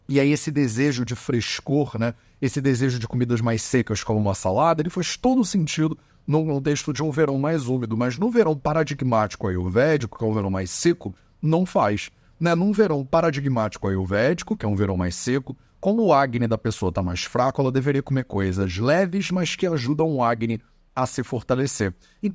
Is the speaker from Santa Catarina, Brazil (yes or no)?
no; Rio de Janeiro, Brazil; accent: carioca; Eu sou carioca, né? Dá pra perceber no meu sotaque.